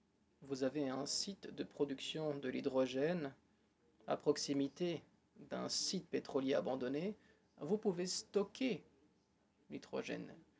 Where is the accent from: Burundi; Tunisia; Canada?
Tunisia; Je viens de Tunisie, en Afrique du Nord.